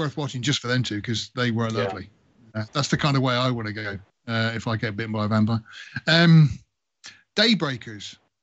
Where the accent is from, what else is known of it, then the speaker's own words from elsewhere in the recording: Wales, United Kingdom; Well, being Welsh, I thought he shagged someone else.